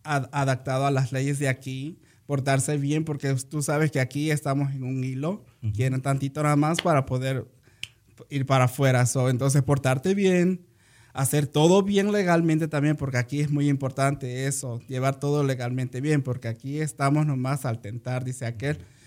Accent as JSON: {"language": "Spanish", "town": "Acapulco", "region": "Guerrero", "country": "Mexico", "moved": "as an adult", "said": "Salí de mi país, México. Soy de Acapulco, Guerrero. Salí de 18 años de allá. Y llegué aquí"}